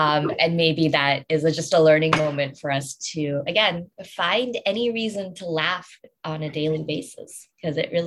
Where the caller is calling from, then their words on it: Oakland, California, United States; I am coming today from Ohlone land, otherwise known as Oakland, California.